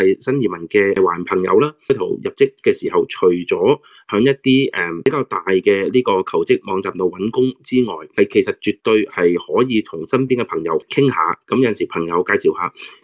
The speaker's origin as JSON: {"language": "Cantonese", "country": "China", "said": "我哋中国人有话呢个男主外女主内啦"}